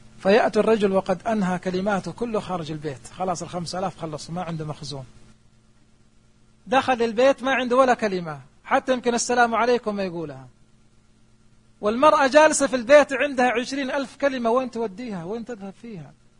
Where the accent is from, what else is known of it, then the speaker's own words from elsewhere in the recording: Saudi Arabia; عندنا في السعودية